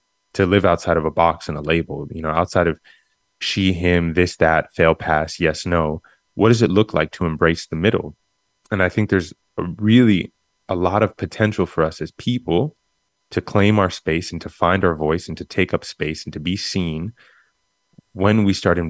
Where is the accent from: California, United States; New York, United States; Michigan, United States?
New York, United States; Queens; You know, I grew up in Queens, this crazy melting pot.